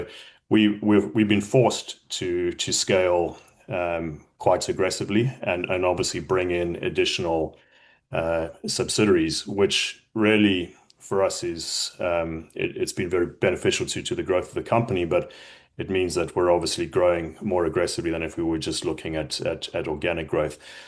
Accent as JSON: {"language": "English", "country": "South Africa", "said": "I'm South African, so hence the accent."}